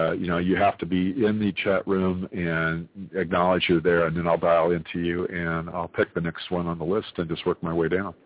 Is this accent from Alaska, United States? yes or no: no; California, United States; I am a medium from Northern California. I live out in the gold country of California.